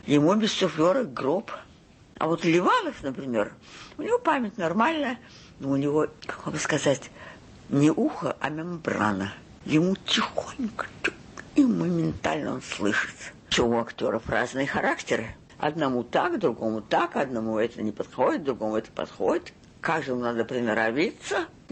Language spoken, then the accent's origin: Russian; Kharkiv, Kharkiv Oblast, Ukraine; now in Moscow, Russia; Я росла в Харькове.